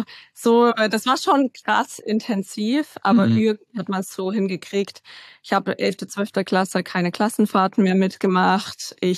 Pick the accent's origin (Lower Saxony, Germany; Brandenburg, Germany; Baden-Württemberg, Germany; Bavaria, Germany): Bavaria, Germany; Ich komme ungefähr 3 Stunden nördlich von München aus einem kleinen Ort an der Grenze zu Tschechien. Die meisten kennen das nicht. So Hof kennt man vielleicht. Das ist so 45 Minuten westlich von da, wo ich aufgewachsen bin.